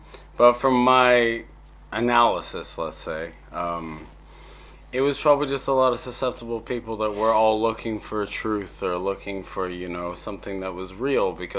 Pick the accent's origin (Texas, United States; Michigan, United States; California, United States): Texas, United States; New Braunfels; also born or lived in Monterrey, Mexico / Houston; Like, I was born in Monterrey. And my parents separated. My mom was pregnant. We moved to Houston. Still in the group. Then we moved to San Antonio. And I was living in what we called the House in the Hills. This was in New Braunfels